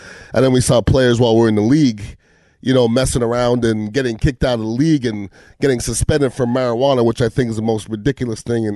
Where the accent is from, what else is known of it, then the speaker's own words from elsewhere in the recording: Montreal, Quebec, Canada; I'm from Montreal, and there's a lot of weed going on there too.